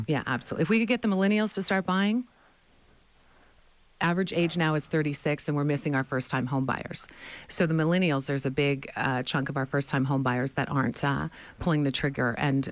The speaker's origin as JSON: {"language": "English", "town": "Edmonton", "region": "Alberta", "country": "Canada", "tie": "born or raised there", "lives_now": "United States", "said": "It's a direct flight from my hometown, Edmonton, Alberta, which is 3.5 hours."}